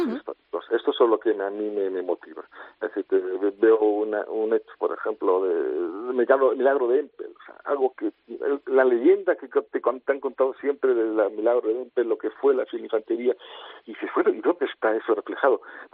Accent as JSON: {"language": "Spanish", "region": "Catalonia", "country": "Spain", "said": "Tengo bastante disgusto con lo que está pasando en mi tierra. Muy, muy disgustado."}